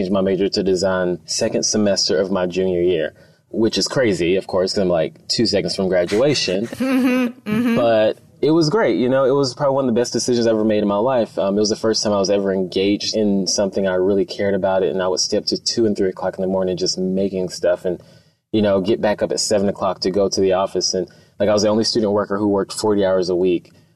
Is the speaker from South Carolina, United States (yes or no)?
yes; South Carolina, United States; also born or lived in Texas; now in Seattle, United States; Yeah, so I am from South Carolina, where, you know, studied undergrad in design and just found my way going through the country to Texas